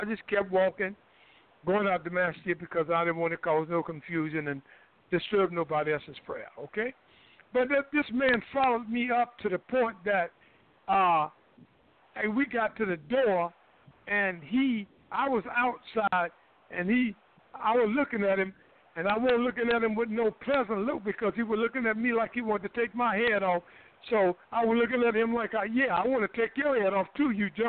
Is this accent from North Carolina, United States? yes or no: yes; Durham, North Carolina, United States; I was walking in Durham, North Carolina yesterday in my hometown